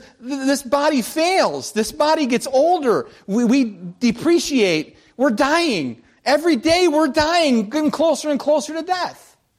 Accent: Madison, United States; I grew up here in Madison. I had a paper route. I had my own money.

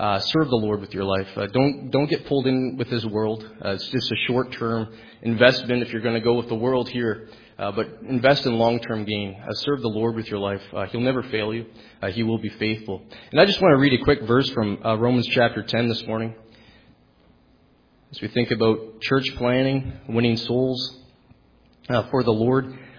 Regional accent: New Brunswick, Canada; I grew up in New Brunswick myself.

